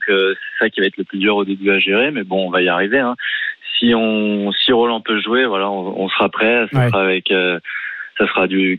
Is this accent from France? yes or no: yes; Saint-Maur-des-Fossés, Île-de-France, France; j'ai cherché Saint-Maur-des-Fossés, en région parisienne